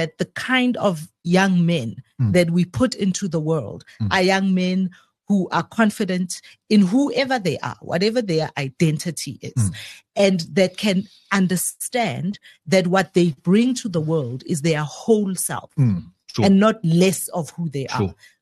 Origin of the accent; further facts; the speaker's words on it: South Africa; there's so much of a melting pot of the various ways of being South African, that it's important that we are able to recognize each other